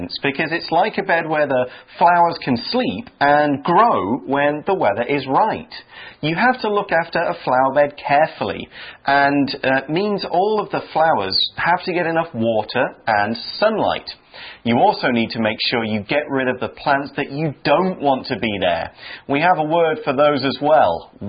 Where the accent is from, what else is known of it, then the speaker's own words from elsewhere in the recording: United Kingdom; Also notice I said tomato because I'm British.